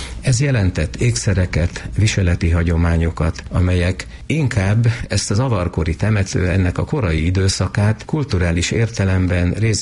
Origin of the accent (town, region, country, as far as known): Külsővat, Veszprém County, Hungary; born or raised there